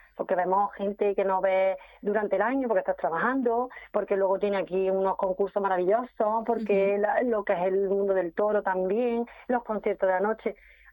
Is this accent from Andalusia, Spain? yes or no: yes; Antequera, Andalusia, Spain; ya me vine aquí a mi tierra, aquí a Antequera.